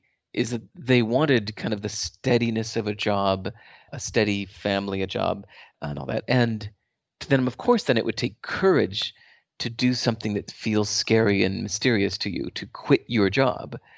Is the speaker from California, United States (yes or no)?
yes; Berkeley, California, United States; born there; Born in Berkeley, California, 1969, and moved around a lot.